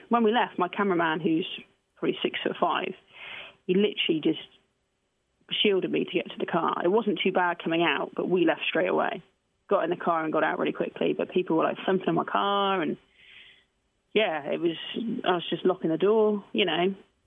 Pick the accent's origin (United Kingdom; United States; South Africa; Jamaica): United Kingdom; I'm half English and half Welsh, and naturally, I really wanted England to win.